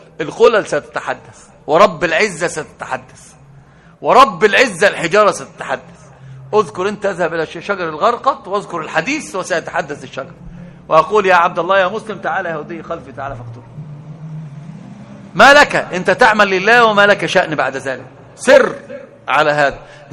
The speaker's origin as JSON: {"language": "Arabic", "country": "Egypt", "said": "أنا لما أتكلم باللغة العربية لا يعرفون من أين، يحسبونني خليجا خليجيا. كل حتى هناك لما ذهبت في المازيع يحسبونني خليجيا ما يعرفون أنا مصري. فتكلمت ما تكلمت أفصحت عن نفسي بالكلام المصري، اللكنة المصرية خلاص مشهورة"}